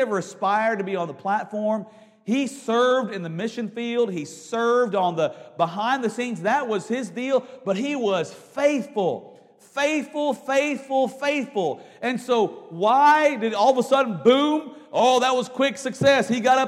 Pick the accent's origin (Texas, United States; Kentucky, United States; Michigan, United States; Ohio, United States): Texas, United States; Houston; I grew up in Houston, and we thought, you know, I grew up in a denomination that was just kind of evil